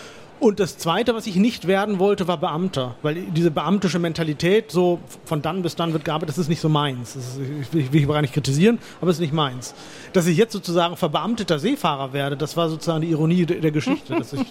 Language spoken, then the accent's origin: German; Oldenburg, Lower Saxony, Germany; born there; Ich bin in Deutschland geboren, in Oldenburg. Was soll ich denn sonst sprechen als Deutsch? Ich meine, Plattdeutsch, okay, Friesisch, das kann schon sein. Verstehe ich auch ein bisschen, ja, Plattdeutsch.